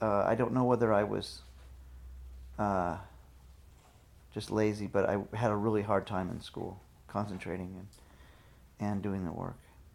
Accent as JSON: {"language": "English", "town": "Davis", "region": "California", "country": "United States", "tie": "born or raised there", "said": "we moved to California when I was 5 or 6. And I grew up in Davis, California, where my dad taught psychology."}